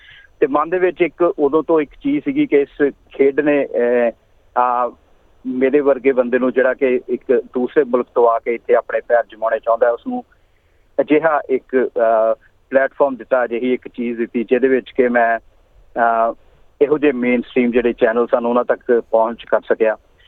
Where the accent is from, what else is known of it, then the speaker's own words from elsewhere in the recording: Amritsar, Punjab, India; also born or lived in Jalalabad; now in Australia; ਮੈਂ ਅੰਮ੍ਰਿਤਸਰ ਨੂੰ ਬਿਲੋਂਗ ਕਰਦਾ ਜੀ। ਅੰਮ੍ਰਿਤਸਰ ਦੇ ਨੇੜੇ ਪਿੰਡ ਜਲਾਲਾਬਾਦ ਆ, ਮੇਰਾ ਜਨਮ ਉੱਥੋਂ ਦਾ ਆ, ਪਰ ਬਾਅਦ ਦੇ ਵਿੱਚ ਕਿਉਂਕਿ ਮਾਤਾ ਪਿਤਾ ਦਾ ਕੰਮ ਹੋਣ ਕਰਕੇ ਸ਼ਹਿਰ ਦੇ ਵਿੱਚ ਅਸੀਂ ਸ਼ਹਿਰ ਮੂਵ ਕਰ ਗਏ। ਉਸ ਤੋਂ ਬਾਅਦ ਫਿਰ ਆਸਟ੍ਰੇਲੀਆ ਵਿੱਚ ਆਉਣ ਦਾ ਸਬੱਬ 2003 ਦੇ ਵਿੱਚ ਬਣਿਆ